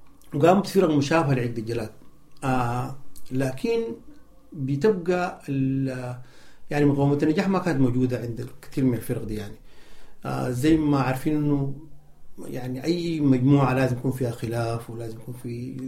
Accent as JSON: {"language": "Arabic", "country": "Sudan", "said": "عندنا في السودان."}